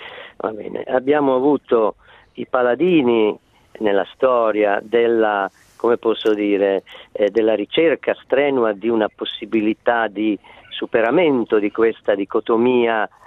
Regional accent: Bologna, Emilia-Romagna, Italy; io sono bolognese di origine

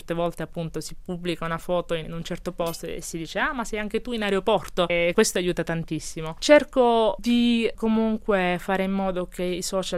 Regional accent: Lecce, Apulia, Italy; anche per me come salentino. Io sono cresciuta in Salento, ho avuto la fortuna di crescere a Lecce per tanti anni

